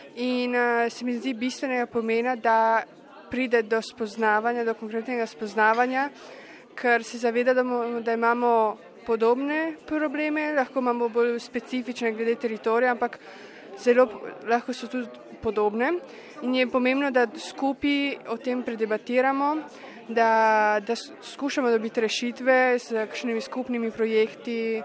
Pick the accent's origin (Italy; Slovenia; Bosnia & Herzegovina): Italy; Friuli-Venezia Giulia; prihajam iz Beneške Slovenije